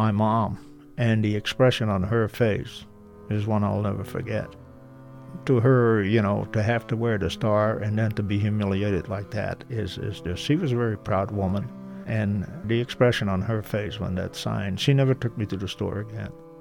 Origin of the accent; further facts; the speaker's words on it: Amsterdam, North Holland, Netherlands; I was born in the Netherlands, better known as Holland, maybe. I'm from Amsterdam. I was 9 years old when the Germans invaded Holland.